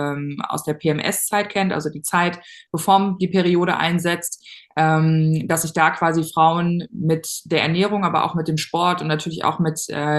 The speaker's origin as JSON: {"language": "German", "region": "North Rhine-Westphalia", "country": "Germany", "said": "Ich komme aus der Nähe von Köln, Bonn, da so die NRW-Ecke."}